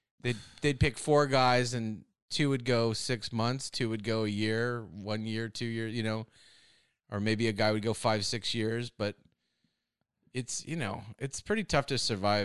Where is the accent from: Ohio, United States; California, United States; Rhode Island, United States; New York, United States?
California, United States; Walnut Creek; I'm from the Bay Area, the East Bay.